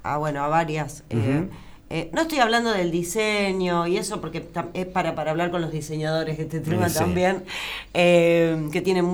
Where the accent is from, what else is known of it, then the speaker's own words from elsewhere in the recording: Argentina; Viste cómo somos los argentinos, que siempre vamos a los extremos.